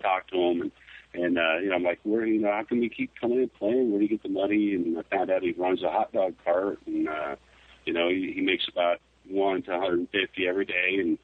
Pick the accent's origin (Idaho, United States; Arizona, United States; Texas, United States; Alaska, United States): Alaska, United States; Just the opposite, though. I was born and raised in Alaska.